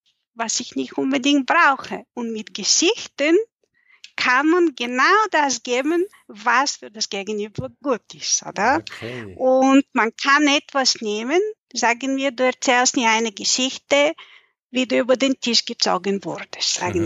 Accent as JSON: {"language": "German", "country": "Bulgaria", "said": "weil ich arbeite in englischer, deutscher, russischer Sprache. Ich bin Bulgarin."}